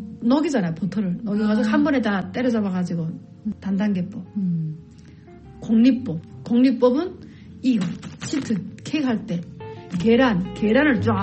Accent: South Korea; now in United States; 나 한국에서 왔는데

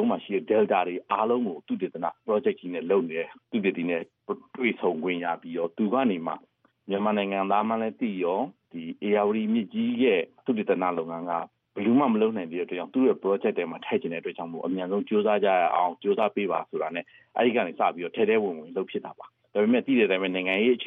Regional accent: Ayeyarwady Region, Myanmar; born there; ကျွန်တော်ကအရာဝတီတိုင်းဒီပဋိမျိုးမှာမွေးတာဆိုတော့

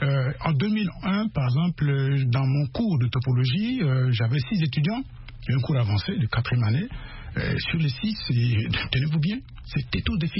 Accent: Central African Republic; born there; Je suis né dans le Niapende.

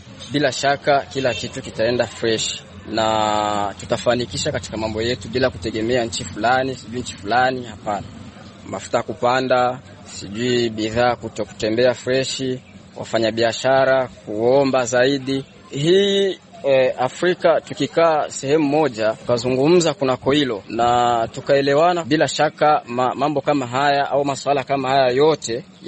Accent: Burundi; natokea Burundi.

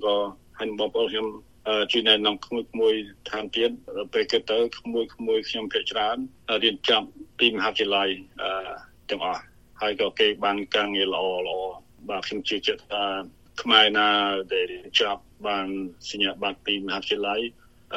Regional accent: Battambang, Cambodia; born or raised there

